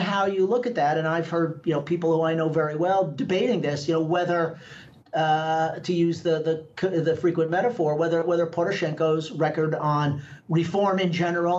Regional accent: United States; I'm an American.

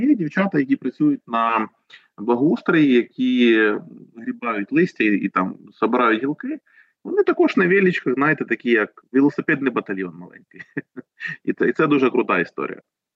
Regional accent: Chernihiv, Chernihiv Oblast, Ukraine; я можу сказати, в моєму рідному місті Чернігові, тому що я там навчався

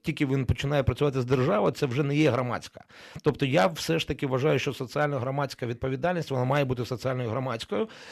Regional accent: Kharkiv, Kharkiv Oblast, Ukraine; Я сам з Харкова, ага.

